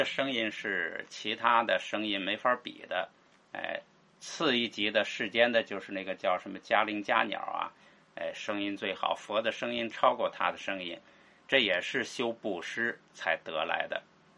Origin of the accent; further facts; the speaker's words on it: China; 这个呢大家不要理解成就是我们中国人经常说的一句话